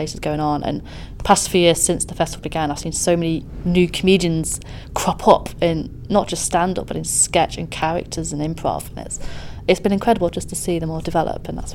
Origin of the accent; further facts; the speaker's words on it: Nottingham, East Midlands, United Kingdom; I'm very biased of Nottingham. It's my hometown.